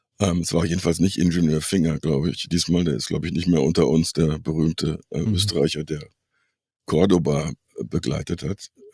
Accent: North Rhine-Westphalia, Germany; Ich komme aus Südwestfalen.

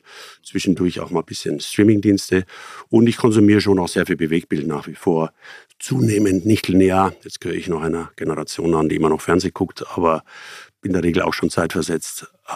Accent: Bavaria, Germany; also born or lived in Munich; Bei mir ist es die 2. Generation. Aber ich bin Münchner, bin in München geboren, aber am Land aufgewachsen. In einem sehr kleinen Dorf, sehr behütet

